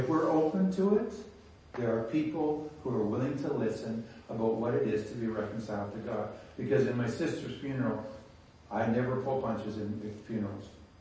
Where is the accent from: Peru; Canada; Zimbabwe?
Canada; Red Deer, Alberta; I grew up in Alberta on a small farm, just the kind of outskirts of Red Deer. That's where I grew up.